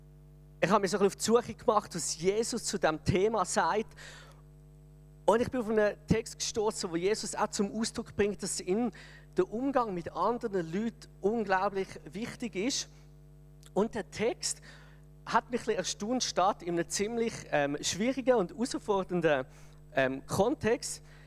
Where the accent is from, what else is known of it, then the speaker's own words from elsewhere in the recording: Switzerland; Und als Schweizer muss ich sagen